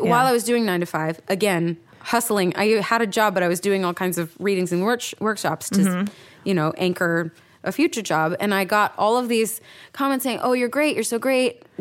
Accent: New York, United States; now in Los Angeles, United States; I kind of went kicking and screaming out to LA because I was like, I'm a New Yorker and I hate LA because I'm a New Yorker and that's what we do and stuff.

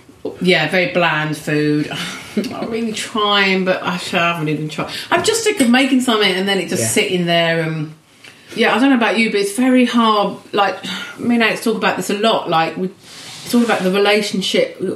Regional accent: Swanley, South East England, United Kingdom; also born or lived in Longfield; Delightful Swanley. Which then we moved to a village called Longfield when I was a teenager.

